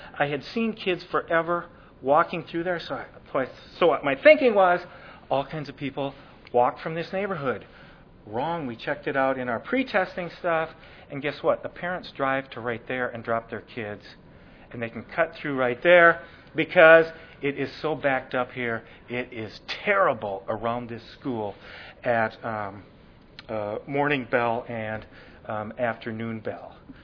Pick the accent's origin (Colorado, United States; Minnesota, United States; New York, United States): Minnesota, United States; I'm from Minnesota. It was not inclement.